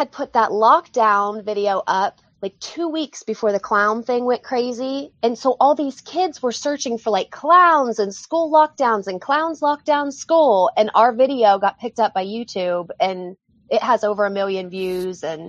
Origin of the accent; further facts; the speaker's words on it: Ohio, United States; I'm from Ohio, and I'm a stay-at-home mom of three kids